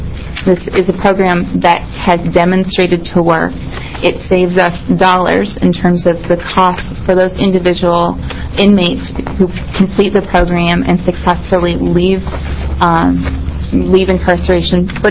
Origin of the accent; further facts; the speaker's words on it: Oregon, United States; now in Portland, United States; traveled there, it's a long ways away from where I live in Portland, and even longer still from where I grew up in Southern Oregon.